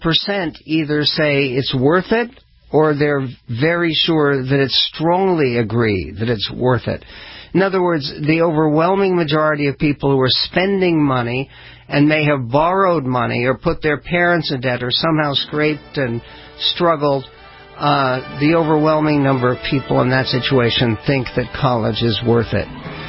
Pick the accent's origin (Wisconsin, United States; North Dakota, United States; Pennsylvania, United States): North Dakota, United States; Arthur; My hometown, Arthur, North Dakota, is a small farming community where woke was something you did at 5 a.m.